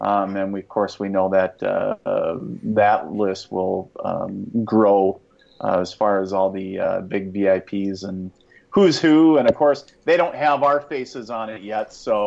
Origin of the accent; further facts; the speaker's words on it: International Falls, Minnesota, United States; I was born and raised in International Falls, Minnesota, the icebox of the nation for bragging rights, I guess.